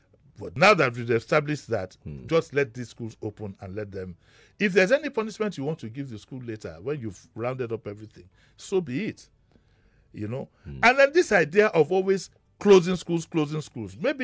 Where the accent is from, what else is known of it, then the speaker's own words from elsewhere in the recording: Lagos, Nigeria; when I was growing up in Lagos, I don't think I saw a dead body until the day my grandmother died.